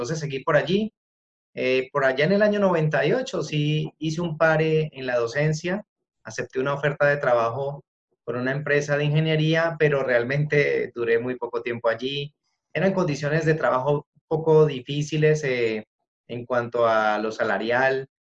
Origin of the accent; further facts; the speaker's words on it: Cali, Valle del Cauca, Colombia; yo soy colombiano, soy de la ciudad de Cali, tengo 46 años.